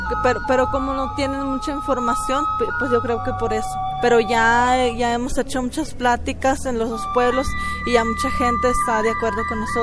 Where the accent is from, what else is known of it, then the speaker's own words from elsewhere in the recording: Desemboque de los Seris, Sonora, Mexico; Pertenezco a la comunidad CONCAC de Sonora. Mi pueblo se llama Desemboque de los Seres